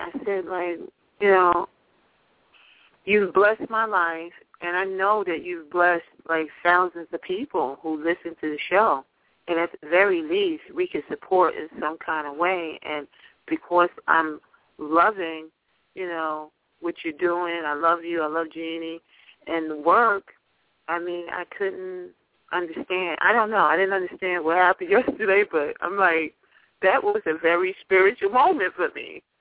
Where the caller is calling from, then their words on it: Brooklyn, New York, United States; I'm calling from Brooklyn, New York.